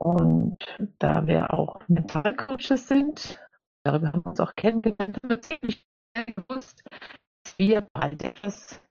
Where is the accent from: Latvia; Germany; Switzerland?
Germany; Munich, Bavaria; Ja, ich bin aus München, aber den bayerischen Akzent, die bayerische Mundart beherrsche ich nicht. Ich lebe in München.